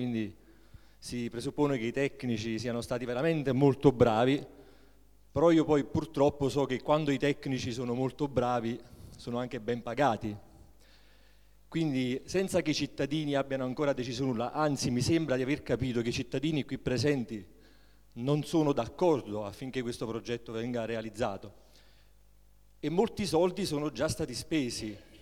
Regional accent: Naples, Campania, Italy; now in Rome, Italy; io sono napoletano di Napoli, non sono campano, sono napoletano, e quando sono venuto a Roma ho avuto la sensazione come di essere comunque ancora molto molto al sud

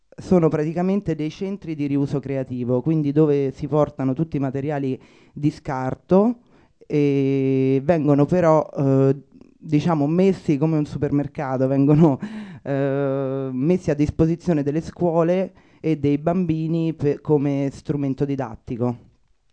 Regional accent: Rome, Lazio, Italy; Io sono di Ottavia, sono cresciuta in zona

